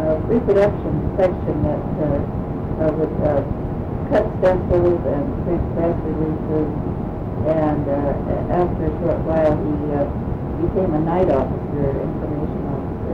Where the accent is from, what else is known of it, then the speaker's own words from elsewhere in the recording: Palms, California, United States; also born or lived in Pasadena / Ventura; I was born in Palms, California, on November 13, 1946.